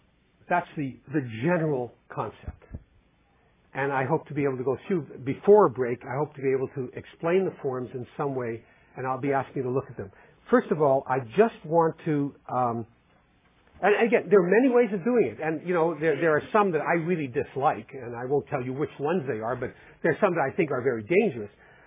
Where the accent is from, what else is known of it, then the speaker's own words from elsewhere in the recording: Canada; keep wanting to say process because I'm a Canadian.